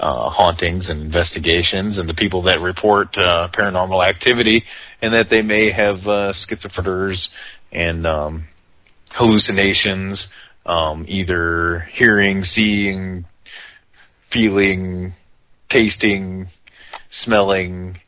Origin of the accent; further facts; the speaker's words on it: Indiana, United States; I'm from Indiana. I don't care about all this southern jibber-jabber and your sweet tea.